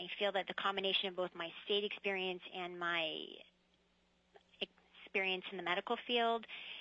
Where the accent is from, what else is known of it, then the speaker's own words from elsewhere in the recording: Juneau, Alaska, United States; now in Anchorage, United States; I grew up in Juneau. I'm married, have two kids. I work in family medicine, and I live in Anchorage now.